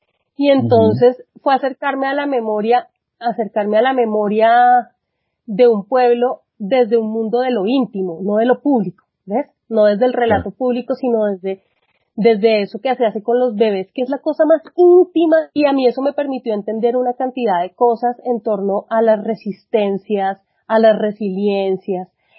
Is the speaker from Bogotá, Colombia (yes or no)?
yes; Bogotá, Colombia; desde mi cosmovisión como Rola, digamos como una mujer blanca, mestiza, privilegiada